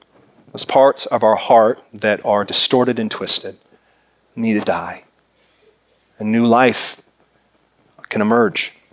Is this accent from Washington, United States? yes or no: yes; Seattle, Washington, United States; I grew up in the Puget Sound in the Seattle area.